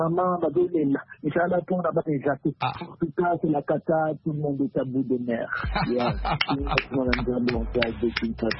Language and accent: French; Kinshasa, DR Congo; si chez nous à Kinshasa